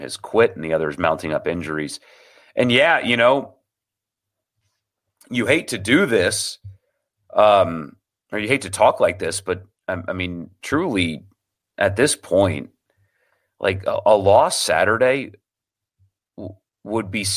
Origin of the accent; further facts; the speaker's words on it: South Carolina, United States; I attended Ole Miss, but I grew up in South Carolina.